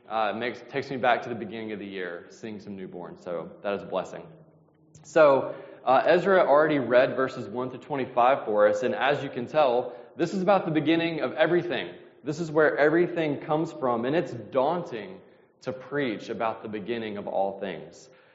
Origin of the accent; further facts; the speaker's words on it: Mississippi, United States; I'm from Mississippi originally, and that's how we always start, so it's good.